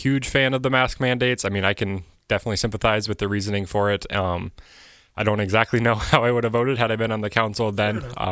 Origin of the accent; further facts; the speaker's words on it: Brookings, South Dakota, United States; I grew up here in Brookings